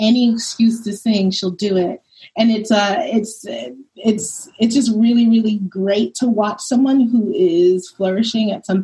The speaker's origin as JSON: {"language": "English", "town": "Harlem", "region": "New York", "country": "United States", "tie": "born or raised there", "also_born_or_lived": "Brooklyn", "said": "I mean, like, I'm from Brooklyn, originally grew up in Harlem, and like, you know, the schools I went to were a little rough, you know, maybe."}